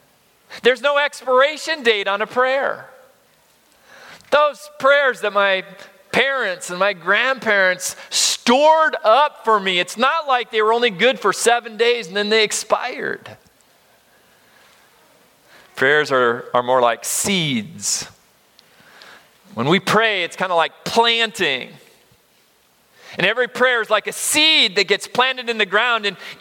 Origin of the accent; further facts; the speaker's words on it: Colorado, United States; also born or lived in California; I grew up in Colorado and California, and so they were living in Arizona.